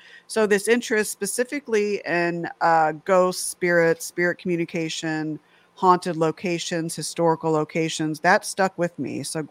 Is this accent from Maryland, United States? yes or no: no; Huntington Beach, California, United States; born there; also born or lived in Las Vegas; now in San Diego, United States; I was born in Huntington Beach. I'm in San Diego, California now.